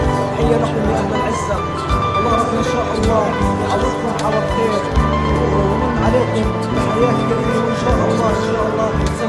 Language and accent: Arabic; Palestine; نحن كأسرى فلسطينيين كنا في داخل السجون